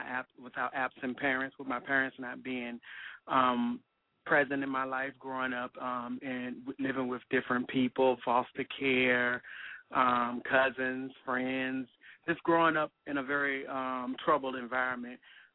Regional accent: Portsmouth, Virginia, United States; Oh, okay. Yeah, I grew up in Portsmouth, Virginia.

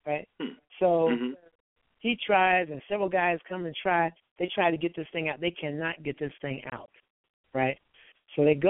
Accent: United States; And we're from America. We don't know anything about the customs and traditions and these taboos or whatever.

